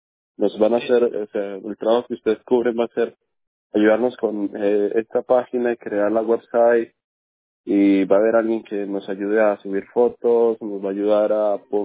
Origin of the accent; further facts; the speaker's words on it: Colombia; Esto, yo soy colombiano, ¿no?